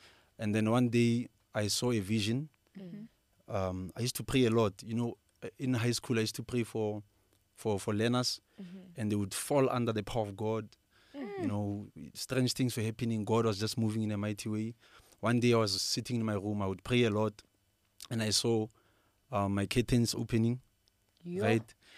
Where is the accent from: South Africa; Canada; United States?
South Africa; Brits, North West; Yes, I'm from Letabile, Brit. That's where I grew up.